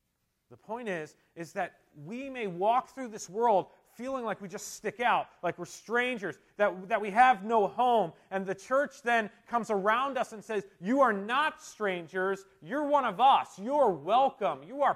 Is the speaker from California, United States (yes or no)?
no; New Jersey, United States; also born or lived in Philadelphia; when my mom first went into a coma, I moved from South Philly to South Jersey, and I remember my first day of kindergarten.